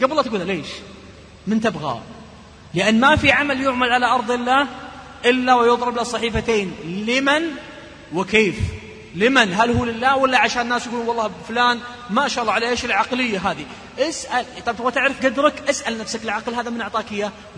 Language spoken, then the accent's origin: Arabic; Najd, Saudi Arabia; هذه نسميها عندنا في نجد رجاحة،